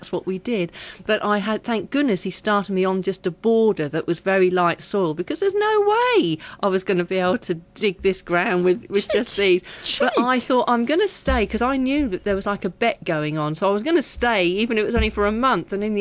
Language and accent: English; East of England, United Kingdom; I was born in Suffolk and to a loving family. I have a younger brother called Mark, and my mother is Italian. She was born in Borgo Mazzano in Italy.